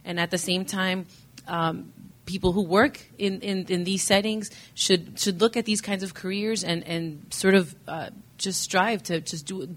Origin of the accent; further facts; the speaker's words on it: United States; I mean, I am Latina, but I'm also American. I read a lot in English, and I keep reading in Spanish